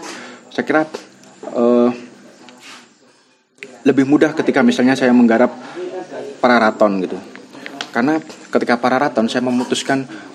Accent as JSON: {"language": "Indonesian", "town": "Mojokerto", "region": "East Java", "country": "Indonesia", "tie": "born or raised there", "said": "karena saya lahir dan tumbuh dan tinggal di Mojokerto ya"}